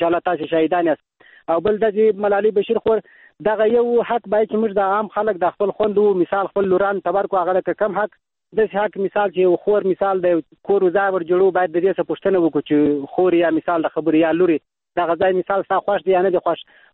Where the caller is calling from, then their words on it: Helmand, Afghanistan; د هلمند ولایت خورجان.